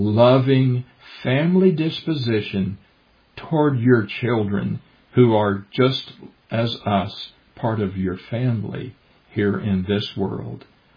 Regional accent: Deep South, United States; it was sung often in those little country churches where I grew up in the Deep South.

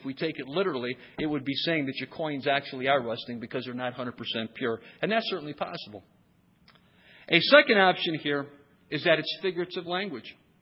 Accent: Ohio, United States; When I was growing up in Ohio, where we have snow

